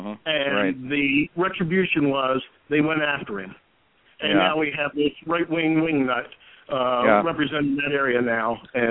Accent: Cambridge, Maryland, United States; I grew up in Maryland, and matter of fact, Cambridge, Maryland, not too far from was where my farm is

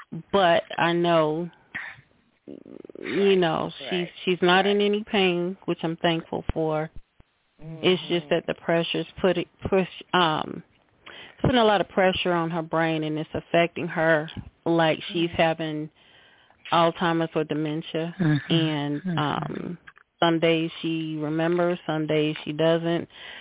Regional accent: North Carolina, United States; And I'm from North Carolina, too, so I'm like

